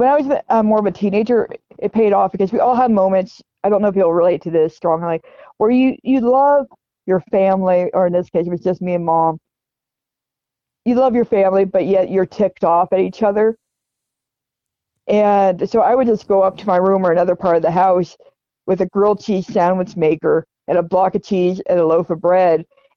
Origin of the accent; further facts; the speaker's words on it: Albany, New York, United States; or I grew up in Albany, was like a giant mansion